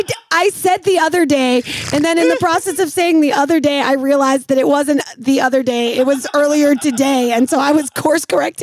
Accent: Pittsburgh, Pennsylvania, United States; Okay, but we are from Pittsburgh, much like Jeff Goldblum.

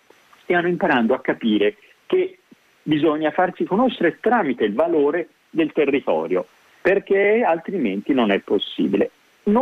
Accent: Tuscany, Italy; perché è tipico di come noi siamo toscani

